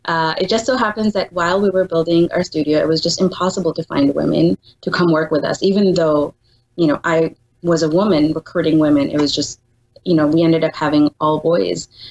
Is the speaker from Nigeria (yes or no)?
no; United Arab Emirates; my parents are Pakistani, but I grew up in the United Arab Emirates okay. in the Middle East.